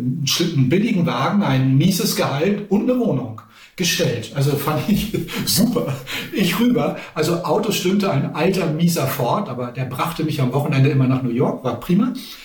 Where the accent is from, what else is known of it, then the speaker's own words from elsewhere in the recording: Germany; war dann Teil der Community dort und war dann der verrückte Deutsche, der sich alles anguckten.